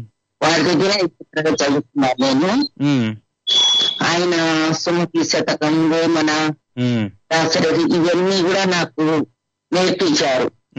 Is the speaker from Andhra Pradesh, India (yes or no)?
yes; Kolavaram, Andhra Pradesh, India; born there; నేను కోలవరం గ్రామంలో మా స్వగ్రామం గుంటూరులో జన్మించాను తాతగారింటో.